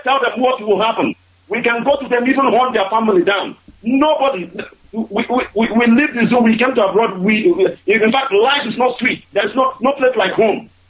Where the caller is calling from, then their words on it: Malaysia; Once again … I'm calling from Malaysia.